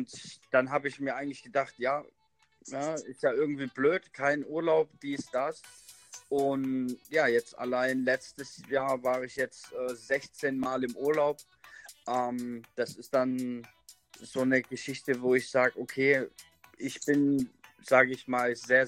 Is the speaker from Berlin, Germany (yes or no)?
no; Stuttgart, Baden-Württemberg, Germany; 27 Jahre jung, komme aus Stuttgart.